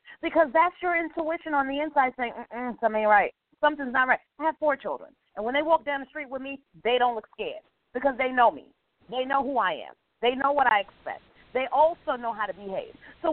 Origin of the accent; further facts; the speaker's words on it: New York City, New York, United States; now in Nashville, United States; Now, I'm from New York City, but I live in Nashville area.